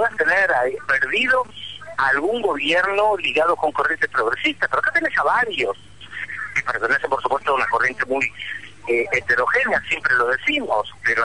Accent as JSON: {"language": "Spanish", "country": "Argentina", "said": "que somos tres argentinos"}